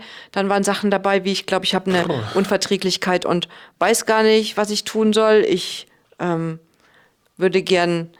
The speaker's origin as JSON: {"language": "German", "town": "Cologne", "region": "North Rhine-Westphalia", "country": "Germany", "said": "also ich komme ja aus Köln."}